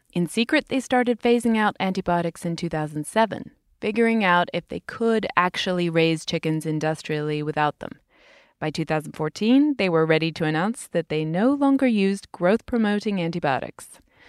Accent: United Kingdom; In my home country, Britain, the government had banned the use of antibiotics as growth promoters in farm animals as early as 1971.

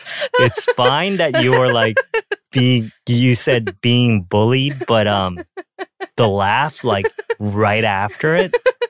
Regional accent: Canada; when I was growing up in Canada, I think I was like 12, 13. I was at a private school.

